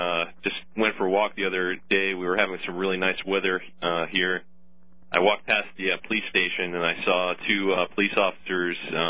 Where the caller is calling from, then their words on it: New Jersey, United States; Calling you from New Jersey, Alex. The used to be called the Garden State, but now I like to refer to it as the Gulag State.